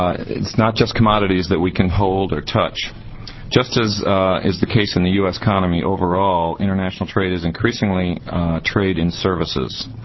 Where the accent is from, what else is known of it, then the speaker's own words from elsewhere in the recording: Portland, Oregon, United States; I'm from Portland, Oregon.